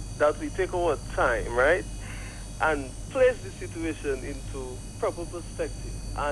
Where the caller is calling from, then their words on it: New York City, New York, United States; Okay, I'm calling from New York City.